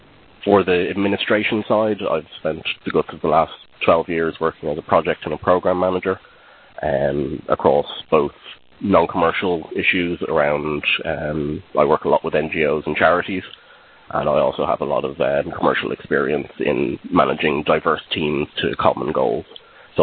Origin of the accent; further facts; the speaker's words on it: Ireland; I'm from Ireland.